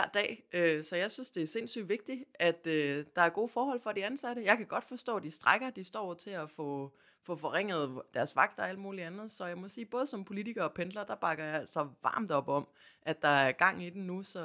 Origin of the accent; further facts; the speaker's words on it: Zealand, Denmark; Vi står i en situation, hvor i Region Sjælland, hvor jeg kommer fra og hvor jeg også bor nu